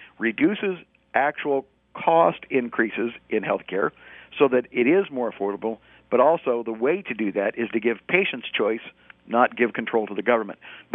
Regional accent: Nevada, United States; in my home state of Nevada

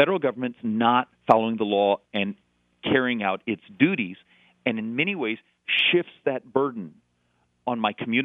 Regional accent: Arizona, United States; And remember, I'm from Arizona, so we are sort of ground zero

